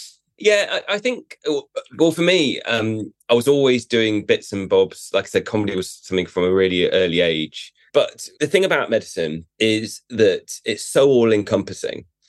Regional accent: Aberdeen, Scotland, United Kingdom; moved away; because I came down from Aberdeen and I was doing comedy at the same time

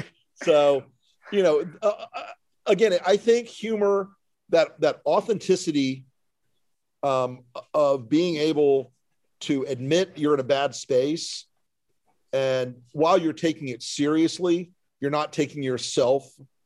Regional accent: the South, United States; I guess it's because I was raised in the South, because Southern women can use the word precious to mean everything from that's beautiful to fuck you.

